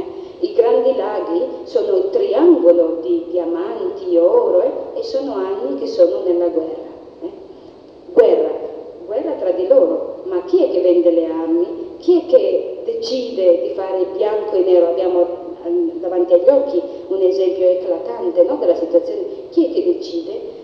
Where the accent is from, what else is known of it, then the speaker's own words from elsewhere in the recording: Eritrea; Io sono eritrea, no?